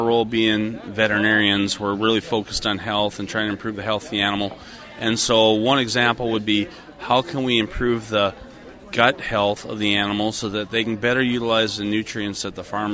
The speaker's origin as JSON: {"language": "English", "town": "Pipestone", "region": "Minnesota", "country": "United States", "said": "I'm from Pipestone, Minnesota"}